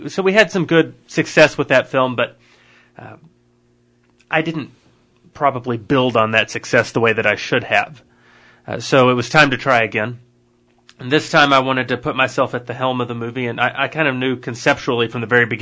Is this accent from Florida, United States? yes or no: no; Slayton, Minnesota, United States; now in Los Angeles, United States; Yep, Slayton boy. Grew up, graduated back in 97 from Slayton High School.